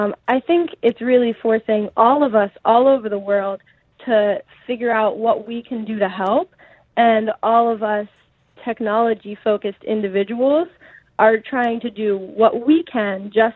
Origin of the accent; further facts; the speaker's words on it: Philadelphia, Pennsylvania, United States; we are in talks actually in my hometown of Philadelphia in the United States to be open to launching this project.